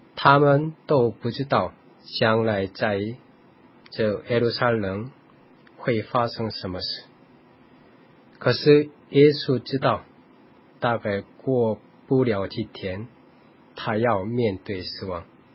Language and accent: Chinese; South Korea; 我是来自韩国的